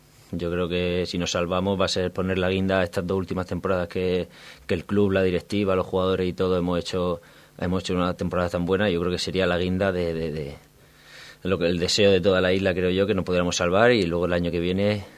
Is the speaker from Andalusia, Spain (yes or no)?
no; Region of Murcia, Spain; La verdad que soy de Murcia, al final la familia y todo tira.